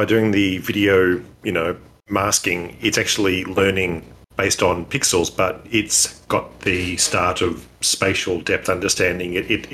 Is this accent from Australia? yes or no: yes; Australia; As an Aussie